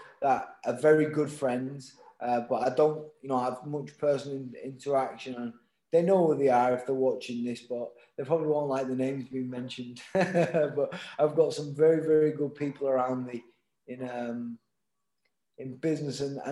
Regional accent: Hull, Yorkshire and the Humber, United Kingdom; I wanted to sign off in Hull. I wanted to come back to my hometown and all those that couldn't go out to Madison Square Garden, sign a fight in front of them and have one more.

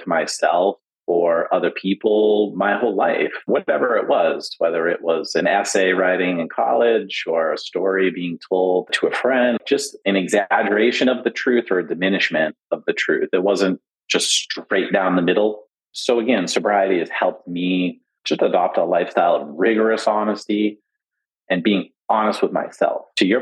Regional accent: Arlington, Massachusetts, United States; I grew up in Arlington, Massachusetts, and on every border, Cambridge, Lexington, Meffa, Medford, were liquor stores.

